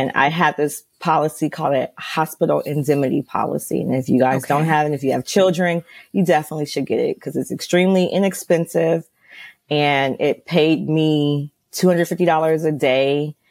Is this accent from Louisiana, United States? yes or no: no; Los Angeles, California, United States; Like for me, I'm from Los Angeles.